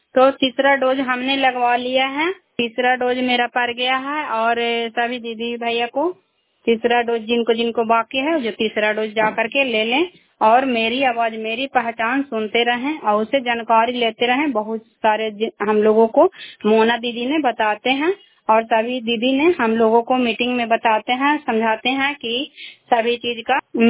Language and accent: Hindi; India; मैं कराय ब्लॉक से बिलोंग करती हूँ